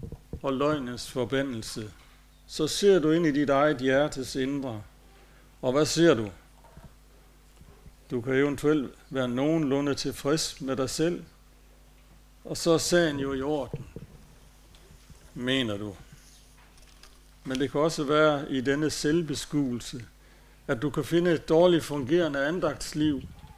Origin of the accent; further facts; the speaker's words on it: Tarm, Central Denmark Region, Denmark; I byen Tarm, hvor jeg er vokset op